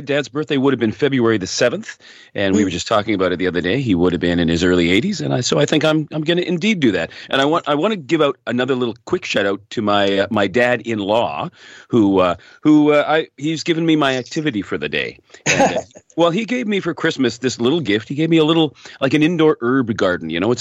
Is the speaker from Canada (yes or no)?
yes; Hamilton, Ontario, Canada; we're going to go directly to the city of Guelph, just north of Hamilton, my hometown.